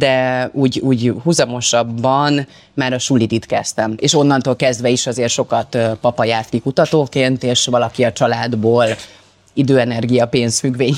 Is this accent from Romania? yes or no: no; San Francisco, California, United States; also born or lived in New York; Ez már San Francisco volt egyébként, mert csak születtem New Yorkba, de utána Kaliforniában éltünk